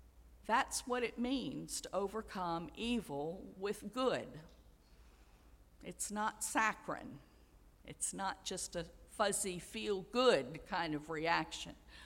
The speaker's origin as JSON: {"language": "English", "town": "Charlottesville", "region": "Virginia", "country": "United States", "tie": "born or raised there", "said": "and most recently in my hometown of Charlottesville."}